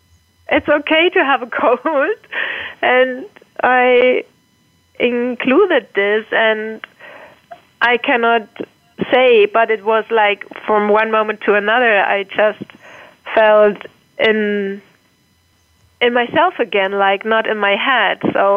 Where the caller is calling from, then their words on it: Hamburg, Germany; I'm calling in from Hamburg, Germany.